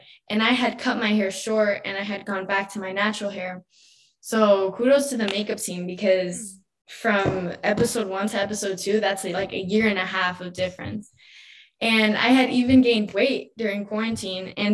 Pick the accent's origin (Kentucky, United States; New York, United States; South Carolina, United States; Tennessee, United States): New York, United States; she really loved that I was actually born and raised in New York